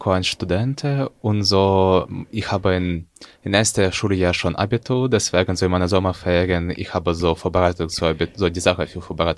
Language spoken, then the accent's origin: German; Ukraine; German is a second language; now in Germany; ich bin aus der Ukraine